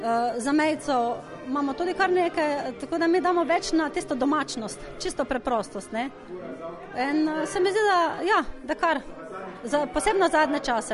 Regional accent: Styria, Slovenia; Ja, Štajerci smo znali narediti druženja, smo se znali poveseliti in je bilo več tega.

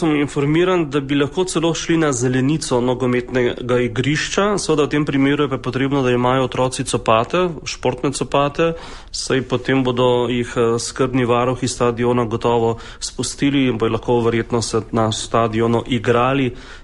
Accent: Maribor, Drava, Slovenia; Zdaj, kot Mariborčan, lahko rečem

